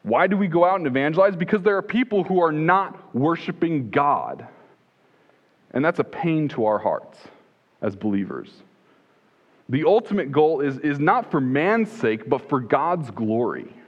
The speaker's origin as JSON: {"language": "English", "region": "Iowa", "country": "United States", "tie": "born or raised there", "said": "One of the largest churches in the area I grew up in Iowa"}